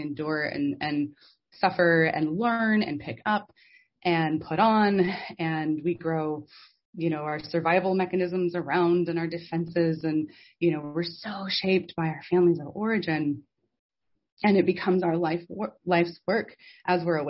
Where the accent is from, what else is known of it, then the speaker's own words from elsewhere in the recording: Idaho, United States; moved away; going home to Idaho in October to visit my mom, and just being in my hometown